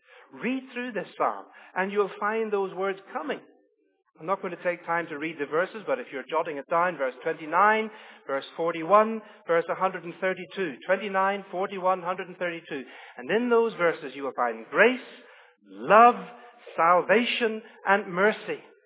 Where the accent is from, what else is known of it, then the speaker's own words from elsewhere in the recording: Belfast, Northern Ireland, United Kingdom; the church that we grew up in Belfast, Liz and I.